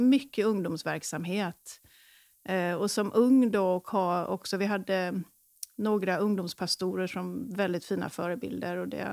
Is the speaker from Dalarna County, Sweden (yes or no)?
no; Jönköping, Jönköping County, Sweden; Jag kommer ju från Jönköpingstrakten, Smålands Jerusalem.